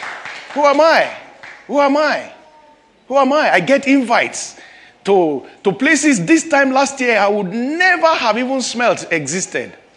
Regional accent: Kogi, Nigeria; When I say I'm from Kogi State, they say, "Ah, is that the one that is around?"

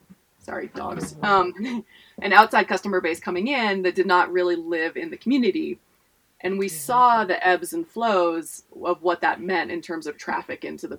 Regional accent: West Coast, United States; I'm from the West Coast, Jen's is from the East Coast. We moved to a small kind of conservative community.

